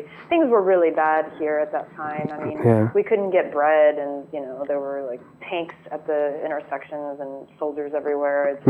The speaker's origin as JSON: {"language": "English", "town": "Chicago", "region": "Illinois", "country": "United States", "tie": "born or raised there", "also_born_or_lived": "Poland / California", "said": "obviously I grew up in Poland and Chicago, so, you know, I've definitely experienced some heavy-duty winters, but this is strange after living in California for 13 years."}